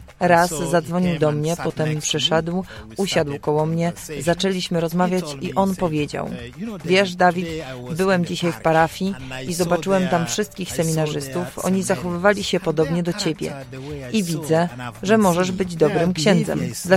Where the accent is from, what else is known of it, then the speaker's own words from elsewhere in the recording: Northern Region, Uganda; Polish is a second language; pochodzę z północnej Ugandy.